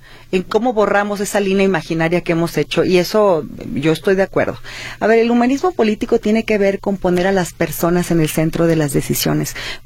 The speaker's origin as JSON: {"language": "Spanish", "town": "Guadalajara", "region": "Jalisco", "country": "Mexico", "tie": "born or raised there", "said": "Yo nací y viví durante 26 años en la colonia San Antonio y bueno, pues soy tapatía, yo soy una de las millones de mexicanas y de mexicanos"}